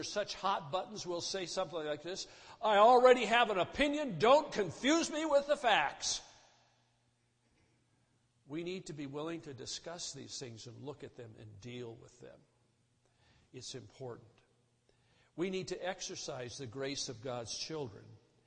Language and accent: English; Wisconsin, United States; I was raised in the North. I really never experienced racism as a young man in northern Wisconsin.